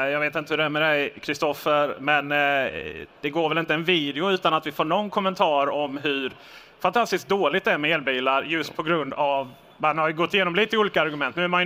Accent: Skåne, Sweden; Jag är ju skåning, så jag har knappt sett snöva.

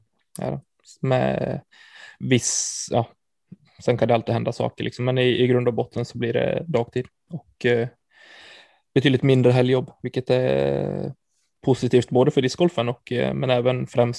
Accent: Falun, Dalarna County, Sweden; Jag är från Falun i grund och botten i Dalarna. Så jag har ju mycket vänner och framförallt familj där.

